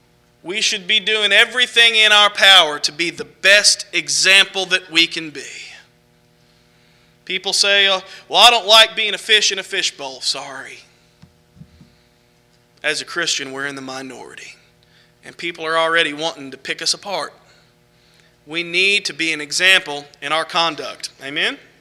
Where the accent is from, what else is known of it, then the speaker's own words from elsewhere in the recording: Arkansas, United States; Now, I'm from Arkansas, and I'm not very good at math